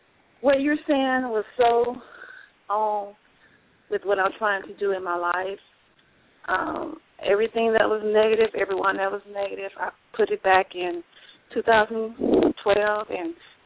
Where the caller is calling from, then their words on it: Arizona, United States; I'm calling from Arizona.